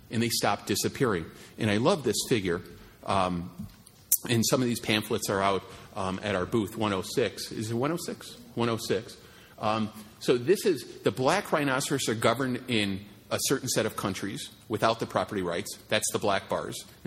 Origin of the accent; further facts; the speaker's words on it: Chicago, Illinois, United States; I'm from South Chicago, folks, right? I grew up in President Obama's district.